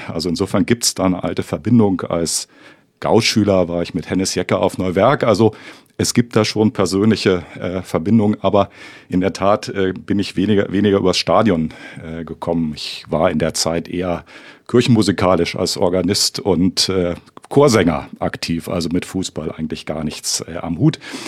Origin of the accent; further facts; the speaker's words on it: Braunschweig, Lower Saxony, Germany; born there; Ich bin in Braunschweig geboren